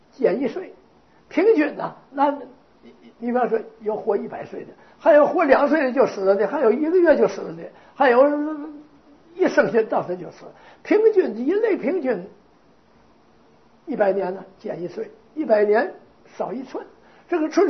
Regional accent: Northeast China, China; 我们东北人管那叫小米子

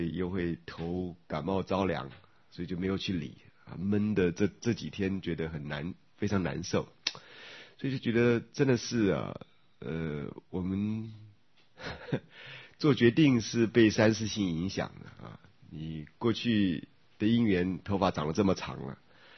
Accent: Daxi, Taoyuan, Taiwan; 像以前我还记得我小时候在大溪乡下，就会有反潮，对不对？

